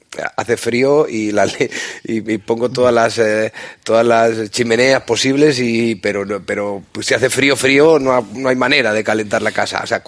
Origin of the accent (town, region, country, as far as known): Puertollano, Castilla-La Mancha, Spain; born there